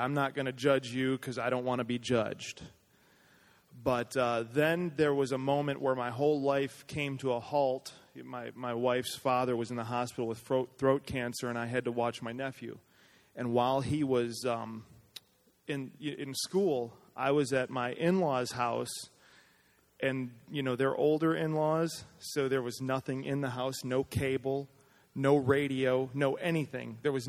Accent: United States; And so I was kind of offended, like, of course, I'm American.

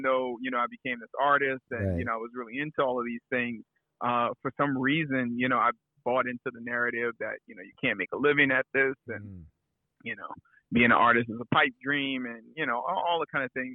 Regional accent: New Orleans, Louisiana, United States; I am from New Orleans, Louisiana.

